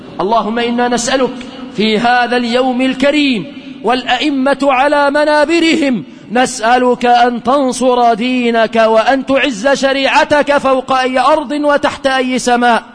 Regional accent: Egypt; بلادنا مصر

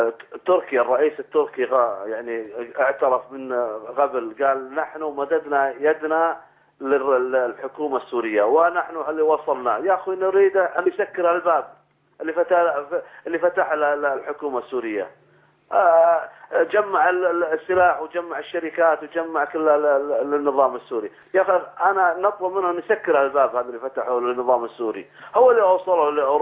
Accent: Saudi Arabia; أنا أخي سعودي

